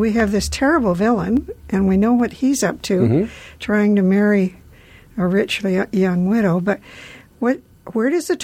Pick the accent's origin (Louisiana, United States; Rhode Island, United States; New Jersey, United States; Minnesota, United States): Minnesota, United States; I was in a small town in Minnesota without a radio.